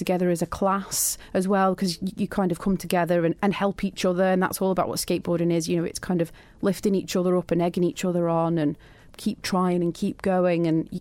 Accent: Isle of Man; hello, we're from the Isle of Man and we're a great skateboarding community.

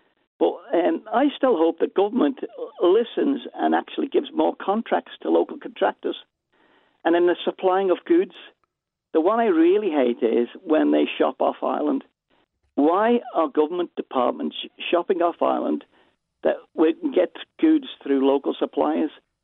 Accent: Williston, United Kingdom; I was brought up in Williston, in a council house, enjoyed my time in there, meet me mates there all the time

